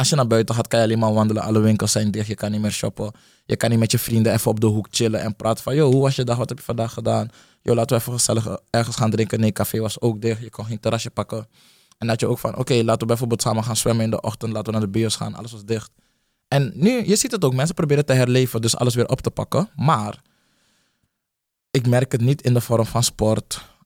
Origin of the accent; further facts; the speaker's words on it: Suriname; now in Netherlands; Ik kom uit Suriname. En daar is het minder goed geregeld.